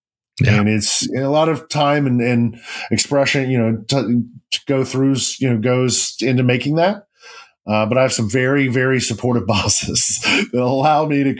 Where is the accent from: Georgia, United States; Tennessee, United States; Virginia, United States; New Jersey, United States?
Tennessee, United States; also born or lived in Kentucky; I've known a lot of those guys growing up in Tennessee and living in Kentucky for a while.